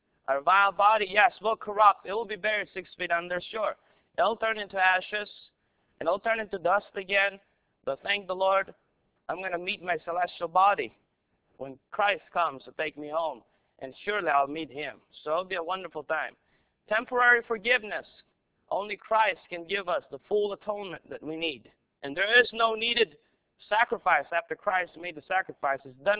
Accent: United States; If that means we have to die on the physical cross, which I don't think as American we have to face that yet.

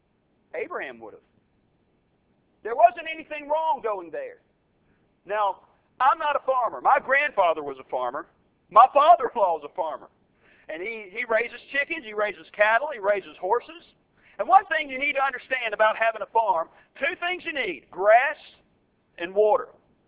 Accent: Macon, Georgia, United States; born there; Now, I was born in Macon, Georgia. None of y'all probably know where Macon, Georgia is, except for the Georgia folks in here.

